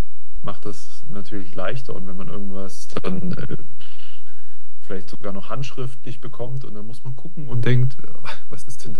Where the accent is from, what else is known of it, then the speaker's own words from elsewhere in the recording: Baden-Württemberg, Germany; also ich selber bin ja auch aus dem Rems-Murr-Kreis, also ich weiß quasi, was da alles so los ist, ne, in der großen Region.